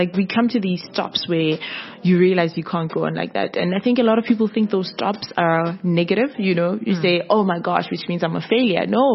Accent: Cape Town, Western Cape, South Africa; remember I just traveled, I was from Cape Town

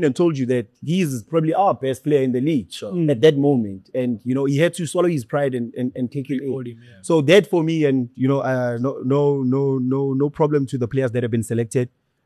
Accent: South Africa; as a South African, I think I'm entitled to play for the national team.

